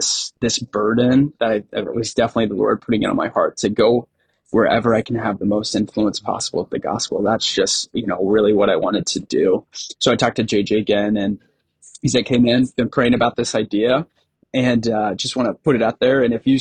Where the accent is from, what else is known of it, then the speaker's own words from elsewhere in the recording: Florida, United States; So I'm a pastor's kid. I grew up in South Florida.